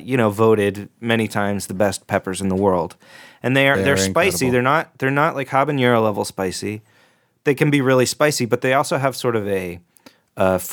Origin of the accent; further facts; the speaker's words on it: Texas, United States; I grew up in Texas and there's a lot of Tex-Mex there.